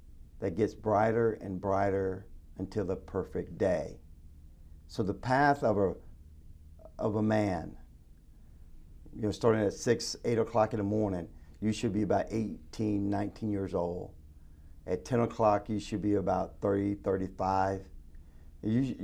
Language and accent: English; Winston-Salem, North Carolina, United States; It was in my hometown, Winston-Salem.